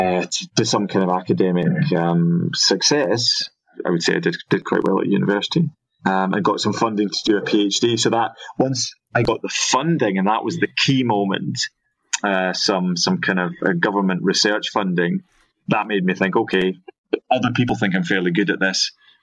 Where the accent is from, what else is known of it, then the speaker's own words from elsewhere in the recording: Scotland, United Kingdom; also born or lived in Liverpool; And so growing up in Scotland, certainly around the time when tuition fees were going to be free in Scotland and not in England